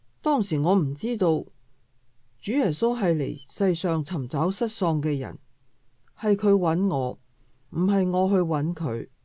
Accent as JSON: {"language": "Chinese", "region": "Shanghai", "country": "China", "lives_now": "Hong Kong", "said": "1999年的圣诞节，我由上海来到香港探望我的丈夫。"}